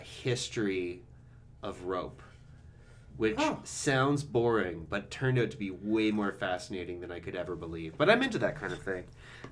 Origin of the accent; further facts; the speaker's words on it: Hamilton, Ontario, Canada; Well, okay, so I'm originally from Hamilton